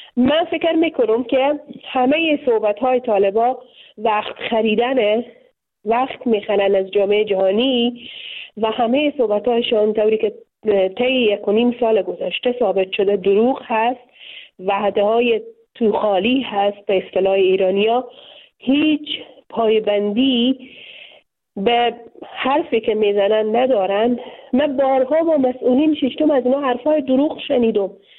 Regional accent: Afghanistan; ما به عنوان یک دختر مسلمان، میمانای برنامه شما و شنونده های شما اکثرا مسلمان از افغانستان هستیم، به خانواده های مسلمان در یک خانواده های سنتی که ارزش ها و باورهای دینی فرهنگی و اجتماعی خود خود داشته ما بزرگ شدیم

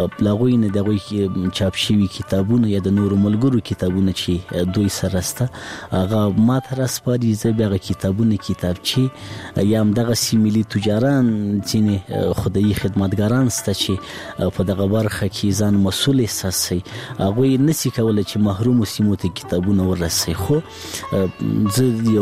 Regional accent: Laghman, Afghanistan; زه په لغمان کې پیدا سویم په لغمان کې را لوی سویم خوانځي مې په لغمان کې لوسته

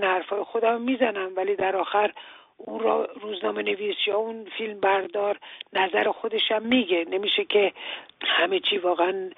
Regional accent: Iran; ما ایرانی هستیم و باید فکر فردا ایران باشیم

